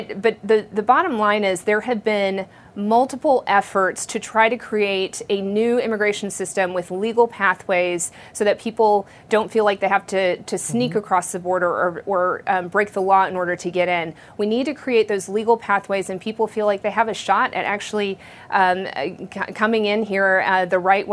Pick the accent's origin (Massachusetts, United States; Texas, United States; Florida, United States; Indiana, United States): Texas, United States; So I'm from Texas, so that used to be my governor